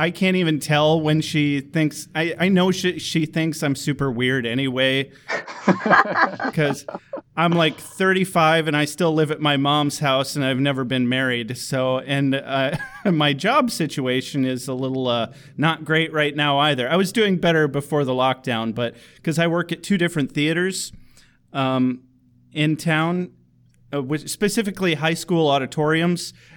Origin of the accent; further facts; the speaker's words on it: Kalamazoo, Michigan, United States; I'm drinking a sweet Water Street, which is made in my hometown, Kalamazoo, Michigan.